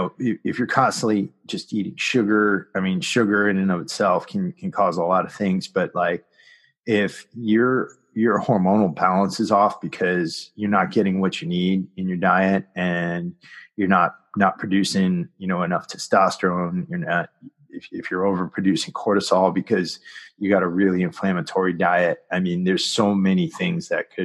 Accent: East Coast, United States; Like always helped me to feel better. And, you know, I remember, cause I grew up on the East Coast, and, you know, during the winter time, nobody does cardio over there.

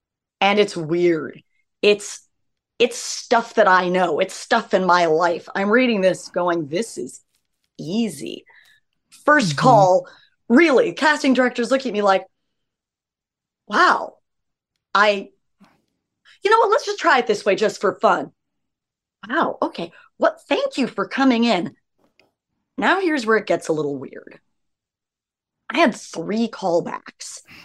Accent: Los Angeles, California, United States; So literally, I was raised by hippies in Laurel Canyon.

